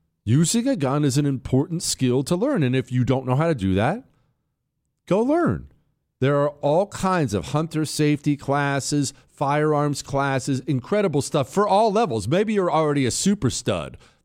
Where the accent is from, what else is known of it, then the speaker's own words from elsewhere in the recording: Ohio, United States; born there; I was born in Ohio and my family's all from Ohio.